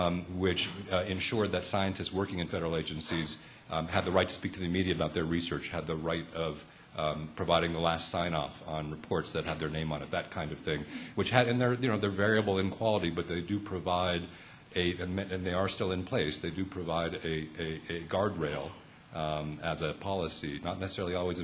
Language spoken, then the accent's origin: English; Los Angeles, California, United States; So I grew up in in Los Angeles in the 1960s and 70s. There was a lot of smog in L.A. then.